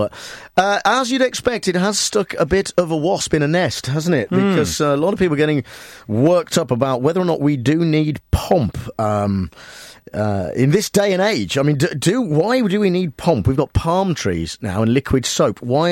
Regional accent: United Kingdom; We're British, so what we do is we complain when we don't have nice weather, and then when we do, we don't like it.

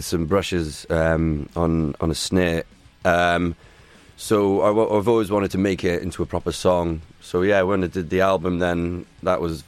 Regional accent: Cardiff, Wales, United Kingdom; You know, I'm from Cardiff.

